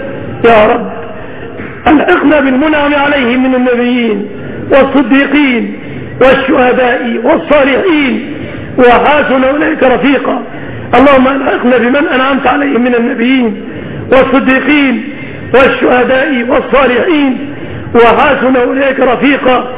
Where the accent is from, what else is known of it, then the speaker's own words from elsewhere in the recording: Egypt; بلادنا مصر